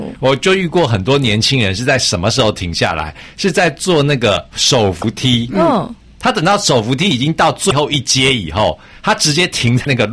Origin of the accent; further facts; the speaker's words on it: Taiwan; 就是说有一些啊我们台湾人呢很习惯的事情